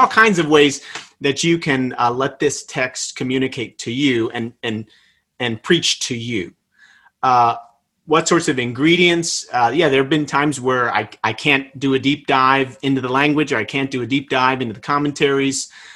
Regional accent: New Jersey, United States; also born or lived in Massachusetts / Illinois / Oregon; now in Texas, United States; I'm from New Jersey, so I've served churches there. I went to seminary in Massachusetts, spent time in Illinois, served a church in Oregon on the West Coast. Now I'm in Texas.

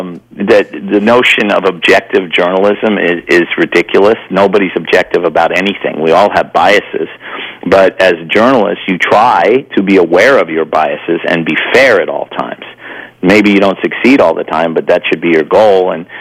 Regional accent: New York, United States; Oh, all the New York teams. I grew up in New York.

